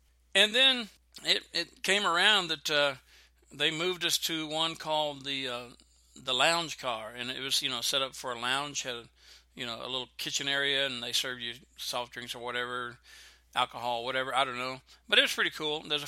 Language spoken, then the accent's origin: English; Texas, United States; because I was raised in the South, and that's what we like, especially in Texas.